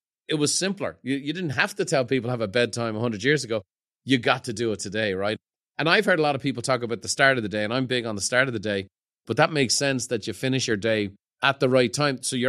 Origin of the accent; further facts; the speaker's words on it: Ireland; now in United States; I grew up in Ireland as a family of painters.